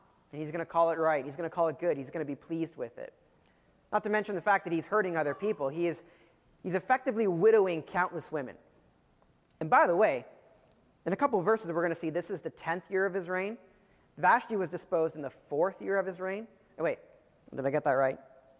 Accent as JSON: {"language": "English", "country": "Canada", "said": "I'm Canadian."}